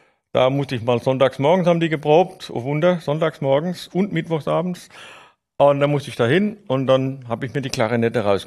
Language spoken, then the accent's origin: German; Rhineland-Palatinate, Germany; born there; Ja, also wir sind beide in der Pfalz geboren